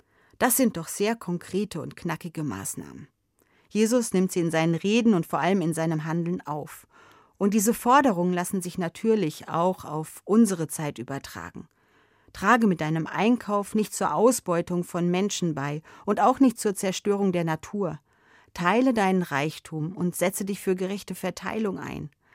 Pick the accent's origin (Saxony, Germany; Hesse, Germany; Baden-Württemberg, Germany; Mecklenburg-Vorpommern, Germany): Hesse, Germany; In meiner Kindheit und Jugendzeit war das bei uns in Hessen noch ein gesetzlicher Feiertag.